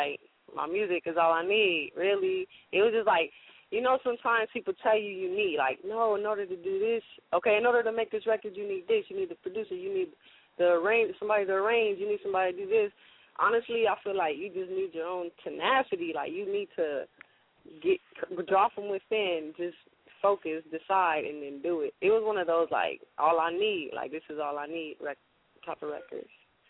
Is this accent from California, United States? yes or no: yes; California, United States; also born or lived in Arizona; Man, I grew up all over. I'm from Southern California. Born in Harbor City, Carson, lived there for years. I lived all over. I lived in the Empire. I've lived in Arizona.